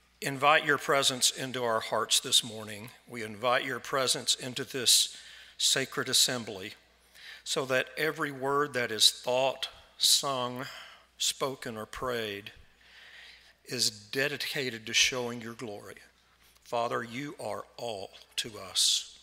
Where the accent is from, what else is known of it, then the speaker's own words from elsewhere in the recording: Kennett, Missouri, United States; And I recall growing up in Kennett, Missouri, every year, we had a very large family.